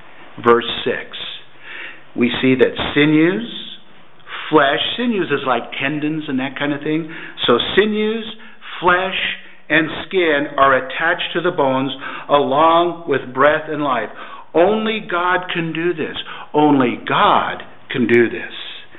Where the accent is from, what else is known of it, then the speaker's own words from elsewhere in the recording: Chico, California, United States; I graduated in 1979 from Chico State University, my hometown.